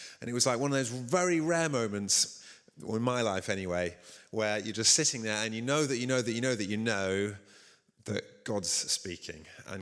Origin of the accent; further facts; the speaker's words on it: Witney, South East England, United Kingdom; I grew up in Oxfordshire, in Whitney, around that sort of area